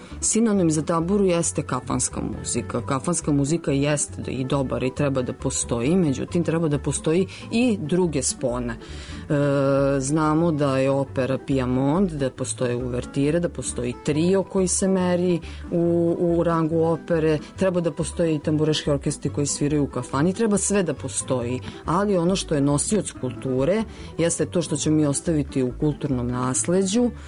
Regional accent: Vojvodina, Serbia; Ja sam Srpkinja iz Vojvodine, sviram srpsku muziku iz Vojvodine i vojvođanka sam

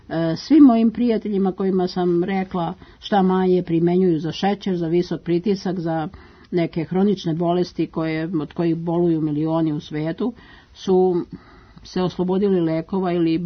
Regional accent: Kovačevac, Belgrade, Serbia; Ja sam seljanka iz Kovačevca

